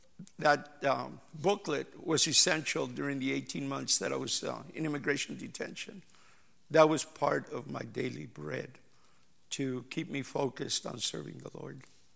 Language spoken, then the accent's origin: English; Corona, California, United States; I had a very normal childhood growing up in Corona, California, trying to fit in, playing sports, participating in service clubs, going to church every Sunday, St. Edward's Catholic Church.